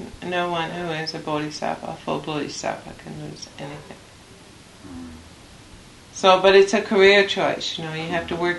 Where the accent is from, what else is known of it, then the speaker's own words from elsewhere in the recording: Calgary, Alberta, Canada; I know I have my fixed views about Calgary, having spent my younger days there.